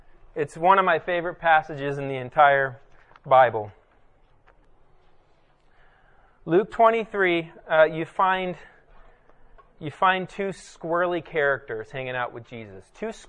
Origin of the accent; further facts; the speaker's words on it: Germany; I grew up in Germany. I did not know my extended family well at all.